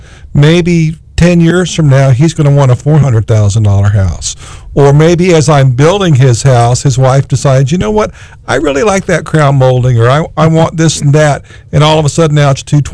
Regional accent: Florida, United States; Me because I grew up in Palm Beach County

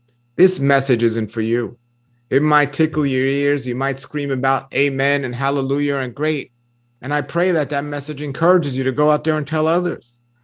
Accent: New York City, New York, United States; Look, folks, I'm from New York City.

